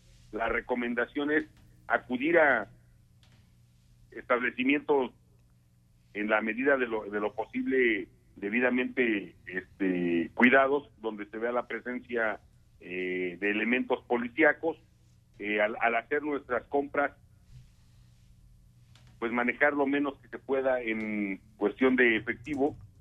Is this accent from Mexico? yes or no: yes; Querétaro, Mexico; los que aquí vivimos, los que somos queretanos y los que ya lo son